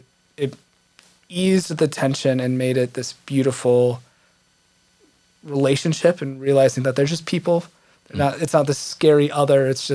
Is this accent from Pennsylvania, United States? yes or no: no; Davenport, Iowa, United States; Yeah. So I'm originally from Davenport, Iowa, and in high school, I loved going downtown